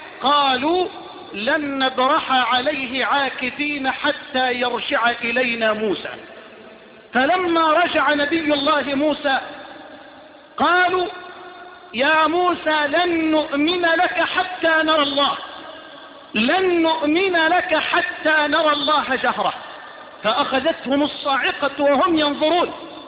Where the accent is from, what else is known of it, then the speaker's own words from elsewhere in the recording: Egypt; إلى بلدنا مصر